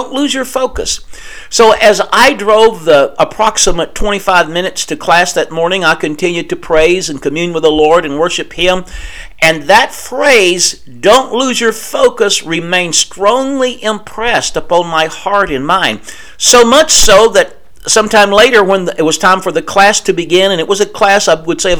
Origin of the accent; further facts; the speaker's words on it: Texas, United States; Growing up in Northeast Texas, we used to say when I was a kid, you need to come down off your high horse.